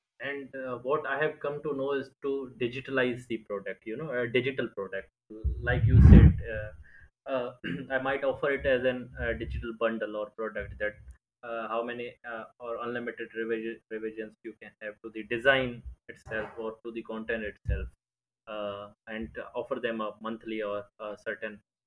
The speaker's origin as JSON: {"language": "English", "town": "Karachi", "region": "Sindh", "country": "Pakistan", "said": "I'm from Pakistan and Karachi specifically."}